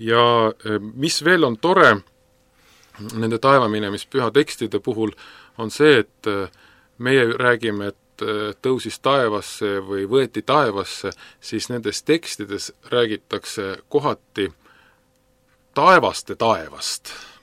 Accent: Tallinn, Harju County, Estonia; Ma elasin ju Tallinnas, olen sündinud Tallinnas kõikide nende kirikute keskel.

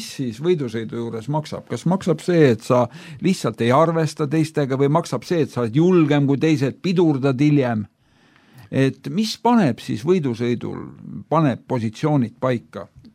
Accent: Tallinn, Harju County, Estonia; Lapsena, kui ma kasvasin ju Pirita ringraja ääres

